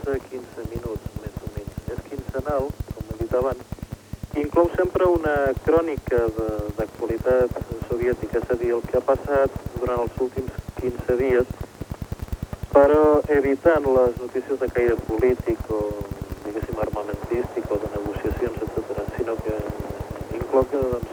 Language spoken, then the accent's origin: Catalan; Barcelona, Catalonia, Spain; now in Moscow, Russia; jo soc barceloní. Concretament vaig néixer a Polonou, visc a Sarrià.